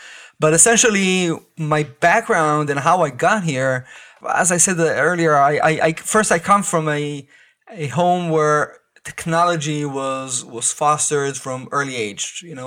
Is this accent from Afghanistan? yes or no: no; Israel; English is a second language; I grew up in Israel.